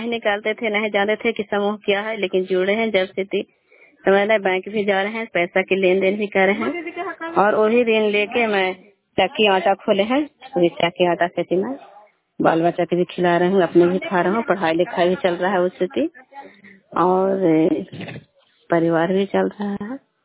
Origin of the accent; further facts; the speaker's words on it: Ladiha, Bihar, India; मैं लदीहा का रहने वाला हूँ। पुना पंचायत है, हिलसा प्रखंड है।